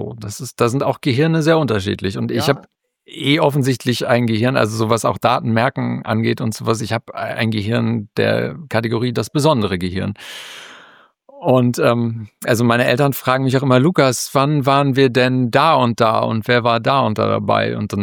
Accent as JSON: {"language": "German", "town": "Dinslaken", "region": "North Rhine-Westphalia", "country": "Germany", "tie": "born or raised there", "said": "von Bochum nach Dienstlaken, wo ich aufgewachsen bin"}